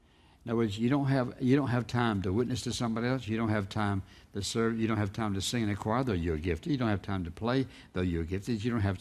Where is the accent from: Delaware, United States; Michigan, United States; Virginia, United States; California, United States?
Virginia, United States; Dry Fork; born there; I was born in Dry Fork, and you know, just a few people there, and the only thing there was a mill and railroad crossing and one old grocery store